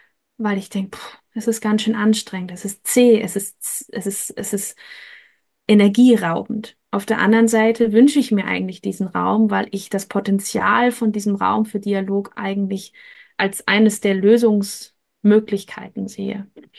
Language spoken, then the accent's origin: German; Freiberg, Saxony, Germany; in meiner Heimatstadt, ich komme aus Freiberg, da bin ich groß geworden